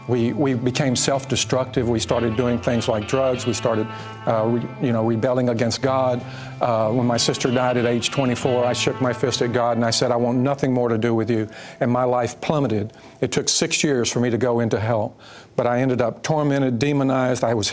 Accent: Richmond, Texas, United States; she got me down on my knees in a ditch on Highway 98 right by the Brazos River where I grew up in Richmond, Texas.

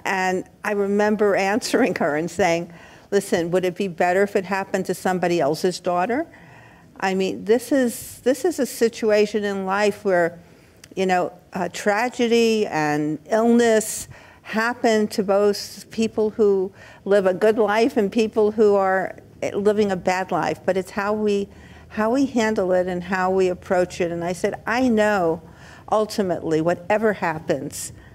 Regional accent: Brooklyn, New York, United States; You know, I'm from Brooklyn.

